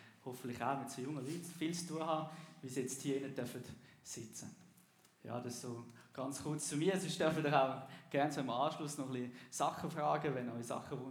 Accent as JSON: {"language": "German", "town": "Einsiedeln", "region": "Schwyz", "country": "Switzerland", "tie": "born or raised there", "lives_now": "Altdorf, Switzerland", "said": "Aufgewachsen bin ich Zeinsiedler in der Innerschweiz."}